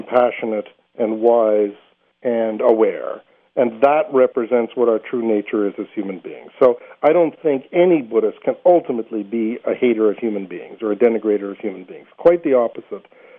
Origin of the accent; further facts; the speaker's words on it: Canada; I'm a Canadian. We have our own neuroses.